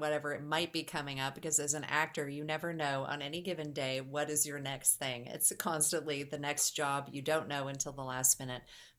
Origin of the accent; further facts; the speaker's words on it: Calgary, Alberta, Canada; I will be attending the screening of Her Best in Calgary. It actually is my hometown in Canada